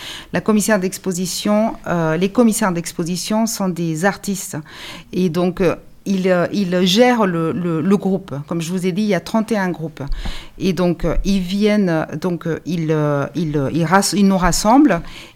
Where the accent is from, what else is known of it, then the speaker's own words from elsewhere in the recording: Colombia; moved away; je représente la Colombie. Je représente la Colombie. Ça fait très longtemps que j'ai quitté la Colombie, donc je suis une déracinée.